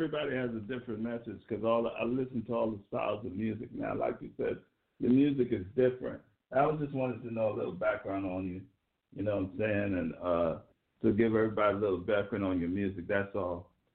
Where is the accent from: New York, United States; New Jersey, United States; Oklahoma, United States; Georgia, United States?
New York, United States; Brooklyn; I'm from Brooklyn, New York. The Mecca hip-hop, you know what I'm saying?